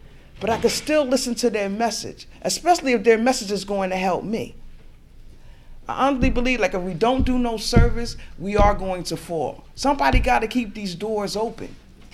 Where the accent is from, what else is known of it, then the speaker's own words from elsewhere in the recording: Albany, New York, United States; because I'm from the Albany region, but it used to be the Albany area.